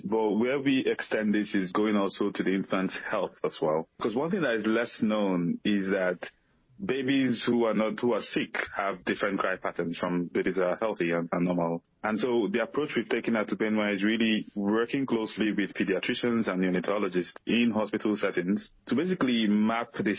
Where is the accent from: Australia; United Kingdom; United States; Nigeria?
Nigeria; it's from my native language in Nigeria. So I'm originally from Nigeria.